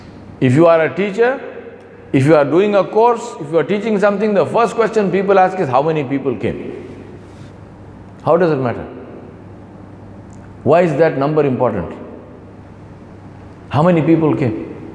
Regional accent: Hyderabad, Telangana, India; Because I came from Hyderabad, we had no such thing. There were no apartment buildings in Hyderabad.

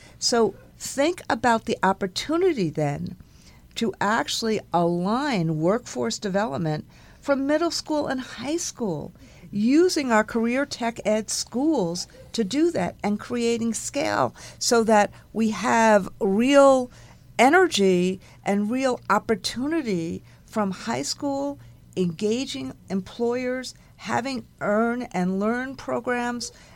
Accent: New York, United States; If a kid, like in my home state in New York, mistakenly goes into a wrong driveway, it's not met with shots.

